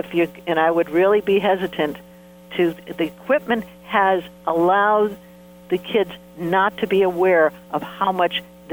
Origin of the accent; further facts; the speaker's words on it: Ohio, United States; And I came from the Midwest where I went to Ohio State. I mean, Ohio, you eat, sleep, football.